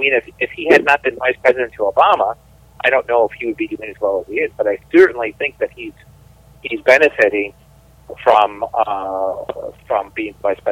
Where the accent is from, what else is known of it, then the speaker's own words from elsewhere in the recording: New York, United States; Jersey, I'm not a Jerseyan, I'm a New Yorker.